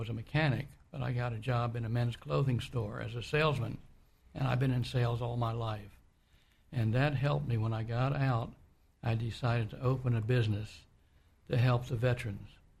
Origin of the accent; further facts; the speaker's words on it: Vineland, New Jersey, United States; Vineland, New Jersey. Vineland, New Jersey.